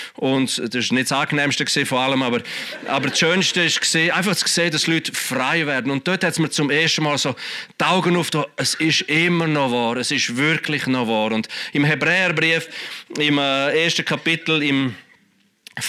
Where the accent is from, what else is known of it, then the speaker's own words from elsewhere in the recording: Switzerland; Und dann als Schweizer denkst du, es wird ja nie funktionieren.